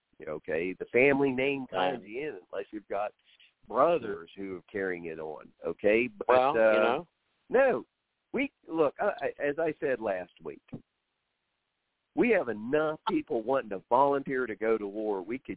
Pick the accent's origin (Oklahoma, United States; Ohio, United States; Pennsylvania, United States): Oklahoma, United States; Because you got to understand, this town I grew up in Oklahoma, everybody was a veteran.